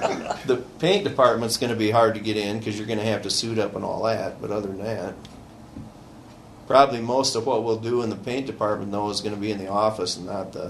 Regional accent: Detroit, Michigan, United States; I guess after growing up in Detroit and after the riots, seeing how the whole attitude changed down there, one reason I won't live in Detroit is the people's attitudes.

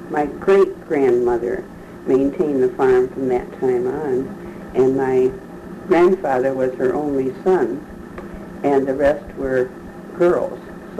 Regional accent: Bedford Township, Michigan, United States; born there; Yes, I was born in Bedford Township on a farm that's been in the family since 1832.

